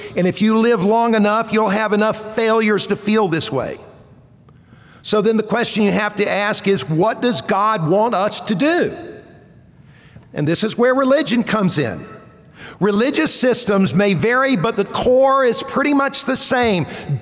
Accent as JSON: {"language": "English", "region": "South Carolina", "country": "United States", "tie": "born or raised there", "said": "I grew up in South Carolina. I grew up going to basically a Protestant church."}